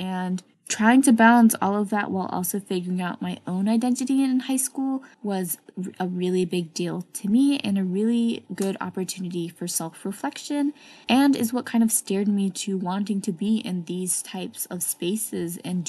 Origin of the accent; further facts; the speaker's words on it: North Carolina, United States; born there; I was born in North Carolina to immigrant parents from the West African country of Niger, just north of Nigeria.